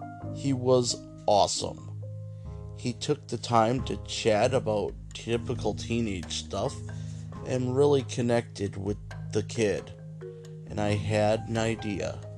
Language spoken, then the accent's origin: English; United States; Well, we're American poor, so we rarely went out to eat.